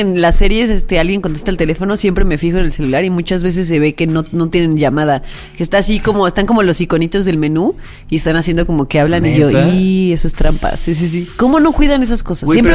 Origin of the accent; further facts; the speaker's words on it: State of Mexico, Mexico; now in Mexico City, Mexico; porque pues en el Edomex no hay metro. Cuando me mudé a la Ciudad de México.